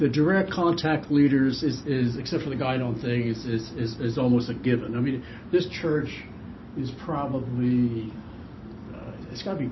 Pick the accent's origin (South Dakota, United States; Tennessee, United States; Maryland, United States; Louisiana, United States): Maryland, United States; Cumberland; Oh, born and raised in Cumberland.